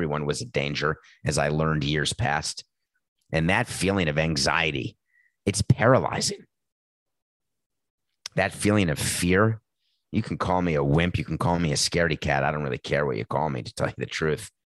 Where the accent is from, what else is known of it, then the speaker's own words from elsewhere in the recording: New York City, New York, United States; And I'm a New Yorker. I'd grown up there. And I lived there for 30 years.